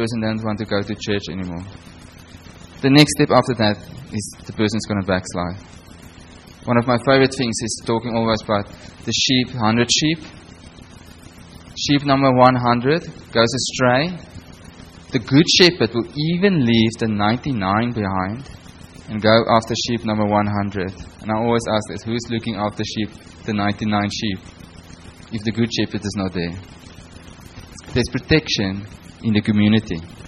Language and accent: English; South Africa; I'm from South Africa. We've got our own political issues there.